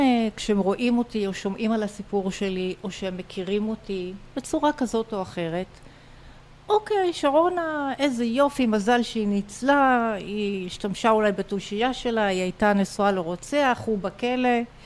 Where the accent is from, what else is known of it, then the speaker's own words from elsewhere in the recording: Netanya, Central District, Israel; אני ילידת נתניה. גאה. נולדתי בנתניה.